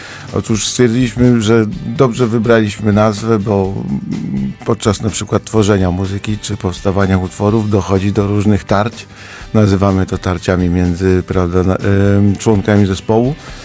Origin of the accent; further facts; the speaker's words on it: Garwolin, Masovian Voivodeship, Poland; Nie, ja jestem z Garwolina, tam też się urodziłem, stamtąd pochodzę i bardzo lubię swoje miasto.